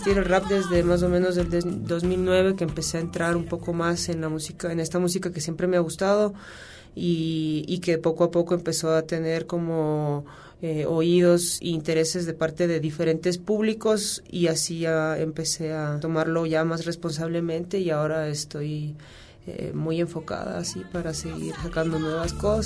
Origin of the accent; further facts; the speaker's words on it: Riobamba, Chimborazo, Ecuador; Yo soy de Ecuador, soy de Riobamba, nací en el campo.